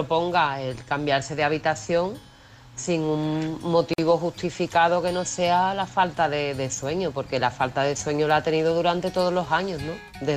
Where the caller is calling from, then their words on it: Seville, Andalusia, Spain; de Sevilla.